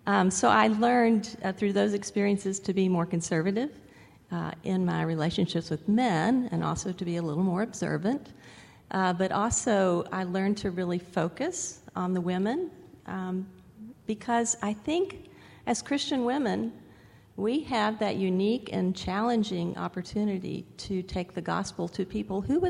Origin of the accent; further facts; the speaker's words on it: United States; I think one thing, going in as an American, I really didn't know how I would be received in that culture.